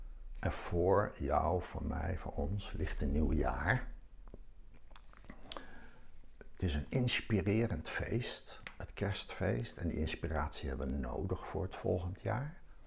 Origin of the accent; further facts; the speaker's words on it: Eindhoven, North Brabant, Netherlands; Ik kom uit Eindhoven en daar bezoek ik meestal de evangelische gemeente, de Lichtstad.